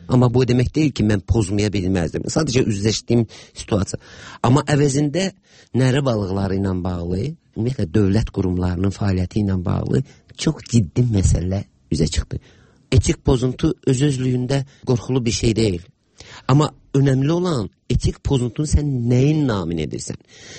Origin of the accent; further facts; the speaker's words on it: Baku, Azerbaijan; Və mən çox uşaq yaşlarından Bakıda böyümüşəm. Belə hesab eləyək ki, mən bir yuxusunda haranı görürsə oralıdır, mən yuxumda Bakını görürəm.